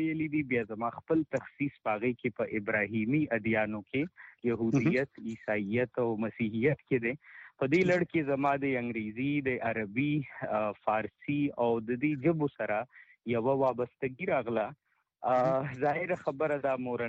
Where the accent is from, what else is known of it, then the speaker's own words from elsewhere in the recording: Peshawar, Khyber Pakhtunkhwa, Pakistan; زه د پېښور اوسیدونکی یم او ایڈورډز کالج کې د مذهب او ادب استاد یم